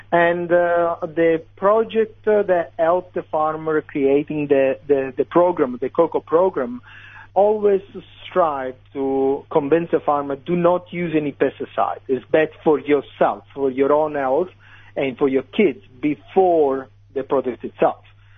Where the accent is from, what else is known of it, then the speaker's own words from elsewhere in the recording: Italy; I'm originally from Italy, so simplicity in food is the goal.